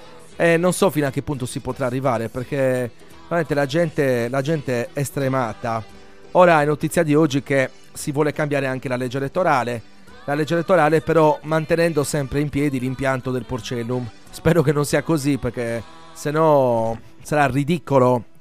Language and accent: Italian; Sardinia, Italy; Ma noi da sardi questo urlo lo stiamo lanciando già da un bel po' di tempo.